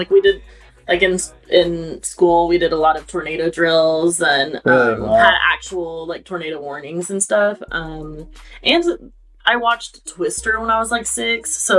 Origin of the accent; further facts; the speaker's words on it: the South, United States; I am, I'm from the South, and we have like pretty wild weather.